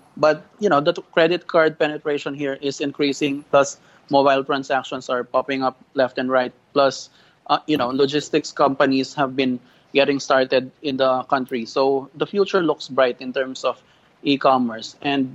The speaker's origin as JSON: {"language": "English", "country": "Philippines", "tie": "born or raised there", "said": "And now, even in my hometown, which is outside of Metro Manila, the local service providers are getting into the action."}